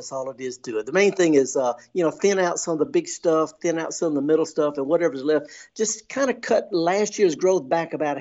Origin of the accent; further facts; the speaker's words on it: Mississippi, United States; I'm from the Delta.